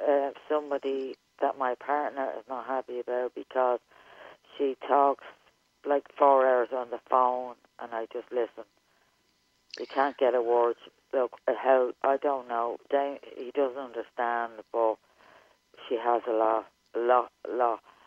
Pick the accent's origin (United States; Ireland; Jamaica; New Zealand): Ireland; No, I'm from Ireland.